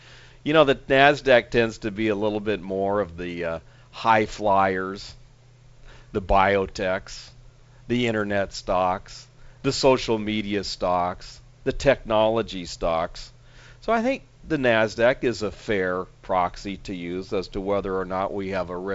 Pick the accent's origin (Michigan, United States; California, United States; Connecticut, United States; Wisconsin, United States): California, United States; San Diego; coming to San Diego here in a few days. So interesting times here in my hometown.